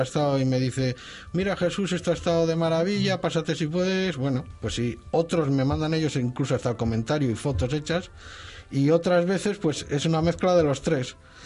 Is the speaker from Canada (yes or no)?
no; Santander, Cantabria, Spain; yo provengo de la zona de Puerto Chico y de críos pues a coger mules al robo